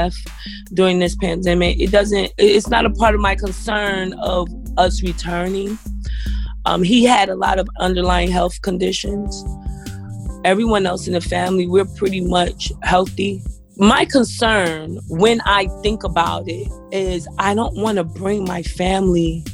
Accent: Newark, New Jersey, United States; I am from and live in Newark, New Jersey.

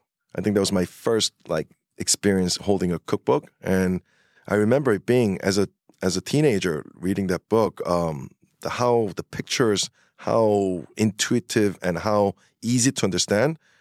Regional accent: Long Island, New York, United States; I grew up in Long Island, so I love Long Island deli.

